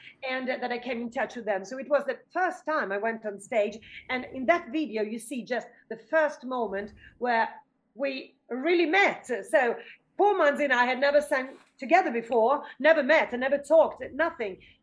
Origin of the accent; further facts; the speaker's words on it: Italy; I am Italian, born Italian, yes.